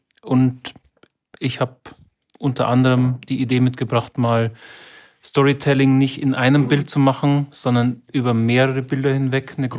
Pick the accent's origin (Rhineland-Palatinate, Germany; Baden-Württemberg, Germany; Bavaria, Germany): Rhineland-Palatinate, Germany; Trier; komme aus Trier